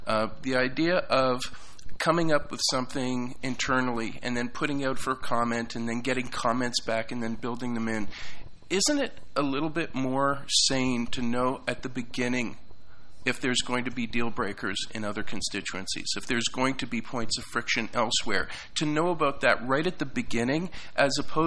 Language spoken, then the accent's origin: English; Toronto, Ontario, Canada; For the record … I'm from Toronto